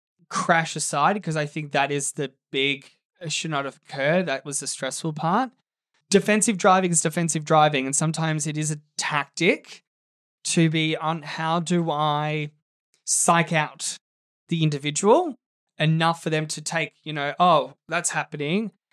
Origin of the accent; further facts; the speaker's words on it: Australia; Again, being an Aussie boy, you would have wanted to see him on the podium